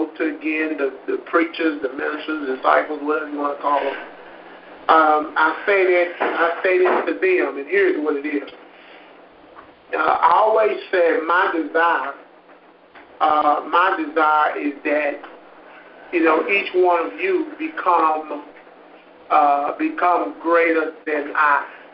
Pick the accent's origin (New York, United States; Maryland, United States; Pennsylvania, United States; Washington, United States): Pennsylvania, United States; Honeybrook; I was born and raised in Honeybrook. You know, being born and raised in Honeybrook, being, you know, it's a small town